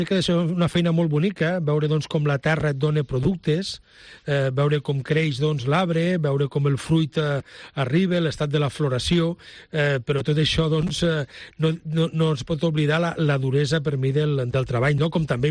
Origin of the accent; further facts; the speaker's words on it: Lleida, Catalonia, Spain; No, bon migdia, i això que sóc de Lleida, no?